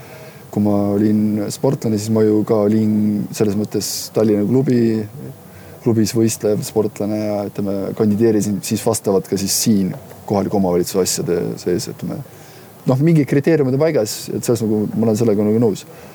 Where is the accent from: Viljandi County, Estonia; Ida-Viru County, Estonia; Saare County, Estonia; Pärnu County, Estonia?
Saare County, Estonia; Et kui ma juba saates olen, siis ma olen saarlane ikkagi.